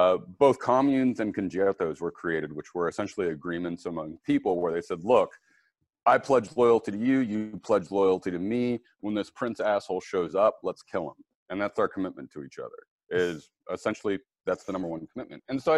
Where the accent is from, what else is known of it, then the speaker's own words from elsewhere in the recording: California, United States; And I grew up here in California